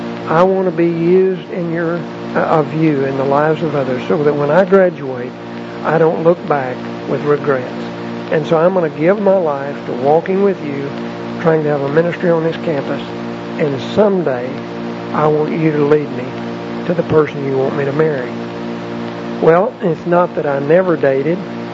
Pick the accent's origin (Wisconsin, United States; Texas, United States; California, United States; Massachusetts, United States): Texas, United States; I grew up out in West Texas and planned to be a veterinarian